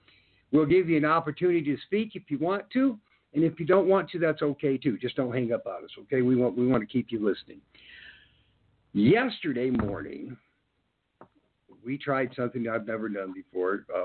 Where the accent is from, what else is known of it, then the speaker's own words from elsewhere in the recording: Michigan, United States; born there; my mom and dad are from Alabama. I was born in Michigan, but now I'm back in Alabama where I belong.